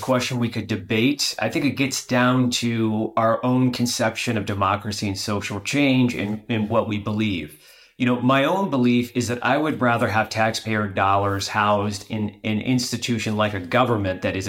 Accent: United States; I'm an American, and it's very easy to look at Washington

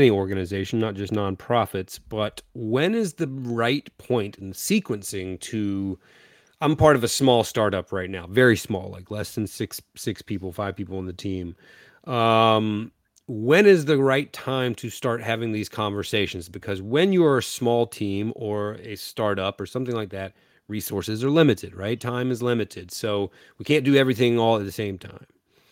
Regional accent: North Carolina, United States; I'm from Eastern North Carolina, which is rich in culture and history.

